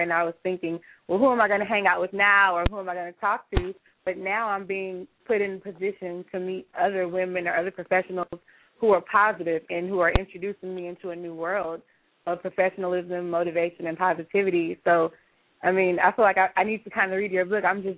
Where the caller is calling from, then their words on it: Houston, Texas, United States; It's my first time tuning in. I'm calling from Houston